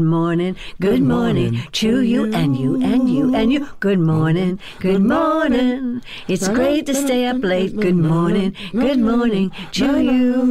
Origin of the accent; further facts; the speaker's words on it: Burbank, California, United States; also born or lived in Texas; In Burbank, California, where I was raised. So we came from Texas because we were really poor, and my dad wanted us to have a better life, so he moved us to California.